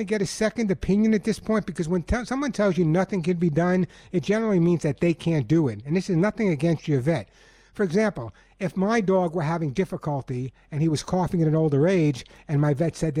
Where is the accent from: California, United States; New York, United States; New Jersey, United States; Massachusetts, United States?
New York, United States; I told you before that almost everyone I grew up with on Long Island, New York